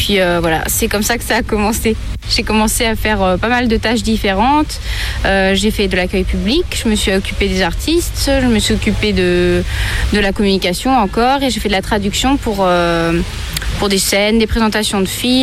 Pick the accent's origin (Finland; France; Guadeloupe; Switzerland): Finland; also born or lived in Algeria; je suis née en Finlande, j'ai vécu une très grande partie de ma vie en Finlande, ensuite j'ai été vivre un petit peu en Algérie. Il faut savoir que ma mère est finlandaise et mon père est algérien.